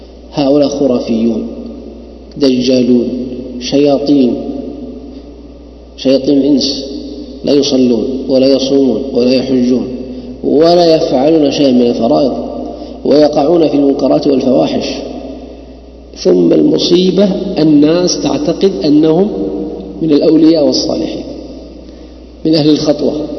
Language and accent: Arabic; Yanbu, Medina Province, Saudi Arabia; حتى عندنا في ينبع كانوا إلى عهد قريب من 40 سنة أو 30 سنة